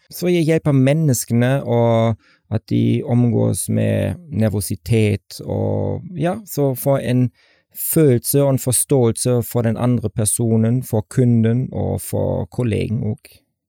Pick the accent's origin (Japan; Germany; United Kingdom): Germany; Norwegian is a second language; now in Norway; Ja, jeg vokste opp i Storby. I forhold til Norge hadde det vært litt tøffere, hadde jeg sagt.